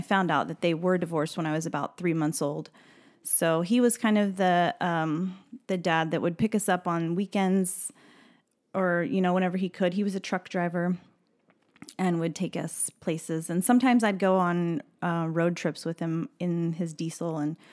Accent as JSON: {"language": "English", "town": "Maryville", "region": "Missouri", "country": "United States", "tie": "born or raised there", "said": "I grew up in Missouri in a small town in the northwest corner of the state called Maryville, and everyone knew everyone."}